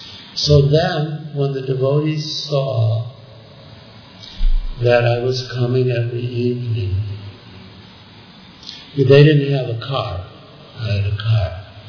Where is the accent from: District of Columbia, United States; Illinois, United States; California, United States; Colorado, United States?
Illinois, United States; Chicago; So he said, so where are you from? Chicago, and you know, asking about my parents, my studies